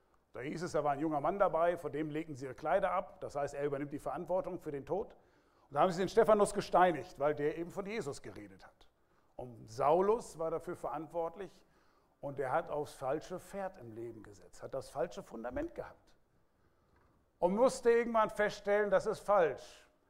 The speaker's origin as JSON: {"language": "German", "town": "Soest", "region": "North Rhine-Westphalia", "country": "Germany", "tie": "born or raised there", "said": "Ganz aus der Nähe, wo ich aufgewachsen bin, in Soest."}